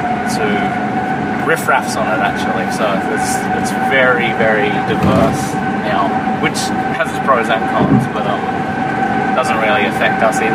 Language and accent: English; Scotland, United Kingdom; He's Irish and I'm Scottish.